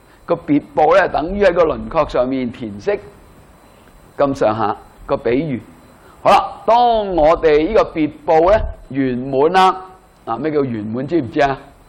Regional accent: China; 这个看法呢都影响着我们中国人去理解这个概念

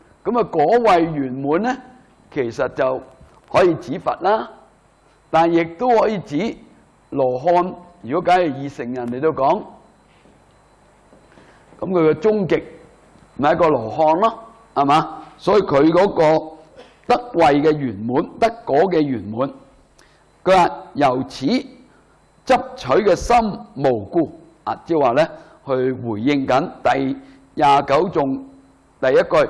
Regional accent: China

